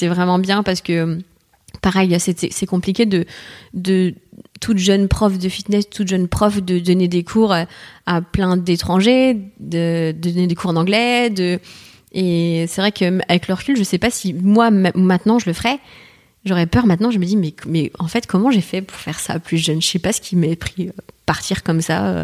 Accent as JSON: {"language": "French", "country": "Martinique", "tie": "born or raised there", "moved": "yes", "lives_now": "Paris, France", "said": "Mais j'étais vivre après 6 ans en Martinique."}